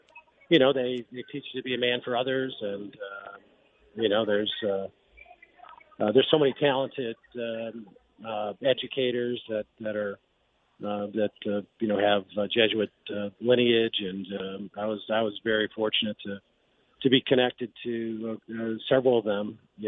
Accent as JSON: {"language": "English", "region": "Missouri", "country": "United States", "tie": "born or raised there", "said": "I grew up in South County, went to Vianney, as you know, and Assumption Parish."}